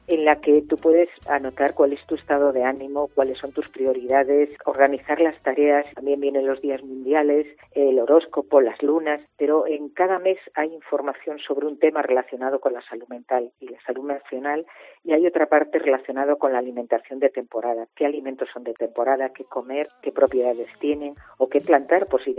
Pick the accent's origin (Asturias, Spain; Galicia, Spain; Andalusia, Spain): Galicia, Spain; Bueno, yo soy gallega